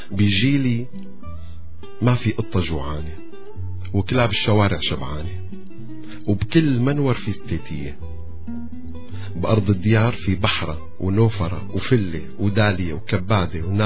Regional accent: Syria; أنا سوري، أنا سوري بس، وما رح أقلك أنا من وين، بس بدي أكد لك أنه غالبا أنا مو من جيلك، أنا من جيل تاني، جيل قديم

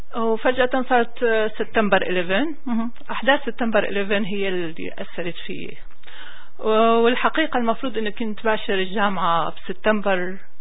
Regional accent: Damascus, Damascus Governorate, Syria; moved away as an adult; also born or lived in Homs; now in Riyadh, Saudi Arabia; أنا من مواليد حمص، أصلي من حما، ربيت بالشام، درست بالرياض، خلصت يعني انتقلت على الرياض بال 2001، خلصت دراستي الجامعية حاصلة على بكالوريوس بعلوم المختبرات الطبية من جامعة الملك سعود، واشتغلت بالرياض

